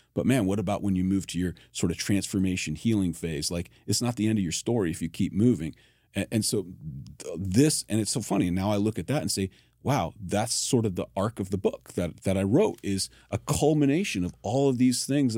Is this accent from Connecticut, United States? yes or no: yes; Connecticut, United States; I felt called back to my home state of Connecticut to start a church